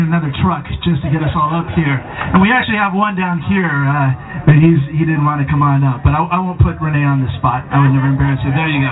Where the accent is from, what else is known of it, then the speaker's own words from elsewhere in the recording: Mexico City, Mexico; English is a second language; But I grew up in Mexico City, and obviously with a strong Catholic influence and very conservative.